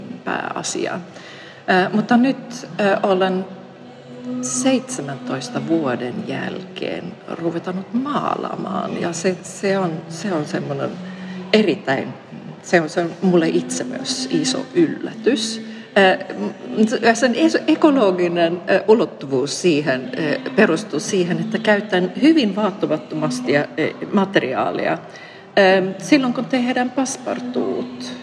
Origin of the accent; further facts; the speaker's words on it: Sweden; Finnish is a second language; also born or lived in Kokkola; now in Fiskars, Finland; Mä oon Ruotsista kotoisin, varmasti kuuluu mun kankkiasta Suomiastani, ja olen asunut Suomessa 28 vuotta, mutta Fiskarsissa vain 6 vuotta. Ja asuin ennen Kokkolassa